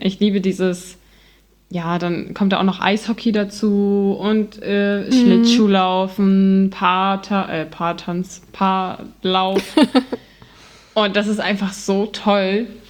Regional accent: North Sea coast, Germany; ich komme von ganz oben, Nordseeküste.

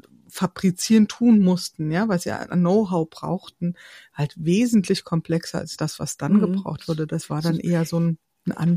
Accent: Hesse, Germany; Ich komme ja aus dem Hintertaunus, aus einem kleinen Dorf

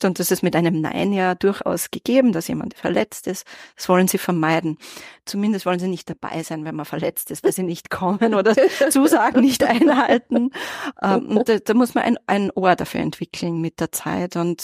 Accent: Austria; now in Ireland; am liebsten mache ich es ja eh in Österreich, wo ich herkomme.

